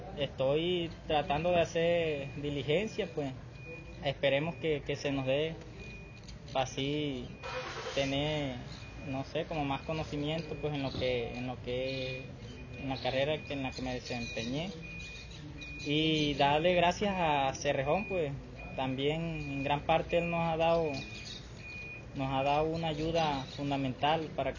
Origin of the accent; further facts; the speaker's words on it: Chancleta, La Guajira, Colombia; vengo de la comunidad de Chancleta